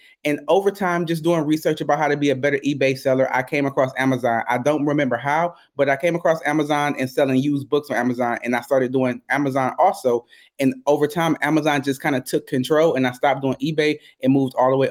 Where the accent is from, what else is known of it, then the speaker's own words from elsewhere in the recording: United States; moved away as an adult; now in Berlin, Germany; When I was 19, I joined the United States Army. I'm American. I joined the Army and I got shipped over to Germany.